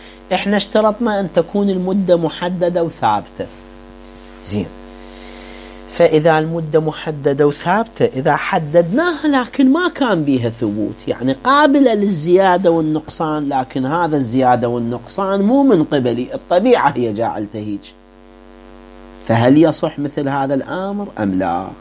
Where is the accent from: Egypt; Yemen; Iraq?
Iraq; احنا عندنا في العراق